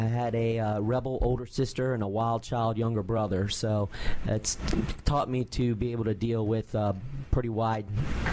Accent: Oxon Hill, Maryland, United States; Oxon Hill, Maryland, right out of Southeast DC.

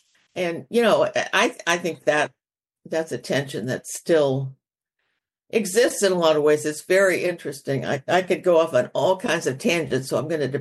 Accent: Orlando, Florida, United States; also born or lived in Williamsburg, Virginia; I'm speaking of growing up in Orlando, but somehow I managed to always live in tourist towns

